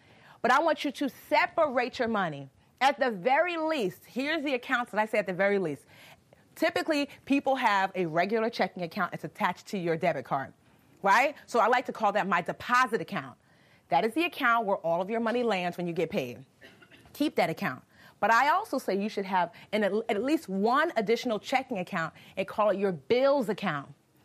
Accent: Nigeria; I'm Nigerian, so we have something called jollof rice.

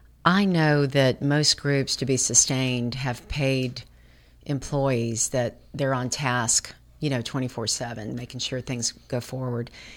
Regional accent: Baton Rouge, Louisiana, United States; I grew up in Baton Rouge and we just didn't have this.

